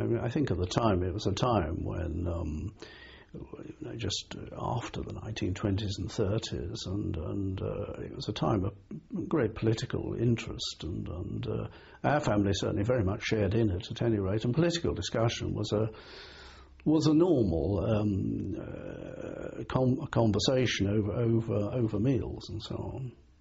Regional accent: Ealing, London, United Kingdom; born there; I was born in Ealing in London in 1925

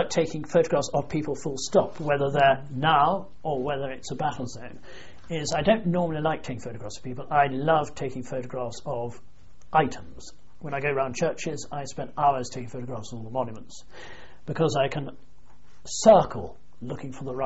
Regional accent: England, United Kingdom; I said, I'm English.

